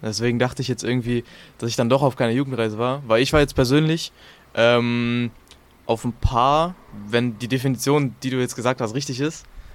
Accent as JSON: {"language": "German", "town": "Essen", "region": "North Rhine-Westphalia", "country": "Germany", "said": "Okay, ich komme aus Essen"}